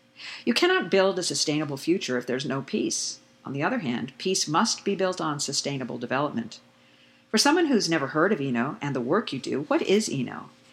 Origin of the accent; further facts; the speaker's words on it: Joensuu, North Karelia, Finland; I come from Joensuu. It's a town in eastern Finland, about 100 kilometers from the border of Finland and Russia.